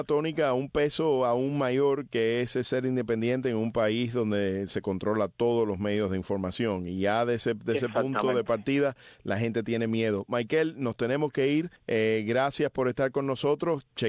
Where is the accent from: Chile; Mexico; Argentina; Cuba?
Cuba; moved away; a mí no me reconocen ni siquiera como ciudadano cubano, así que yo no tengo voto.